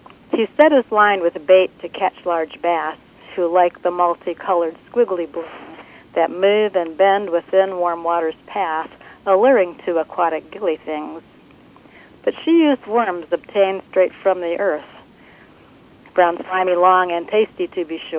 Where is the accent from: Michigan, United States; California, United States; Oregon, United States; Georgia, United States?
Michigan, United States; I'm from Michigan.